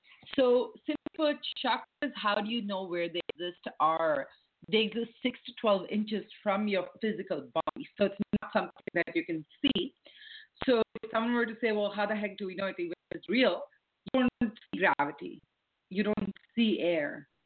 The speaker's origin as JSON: {"language": "English", "country": "India", "said": "I'm Indian. So it is very much intrinsic to the culture."}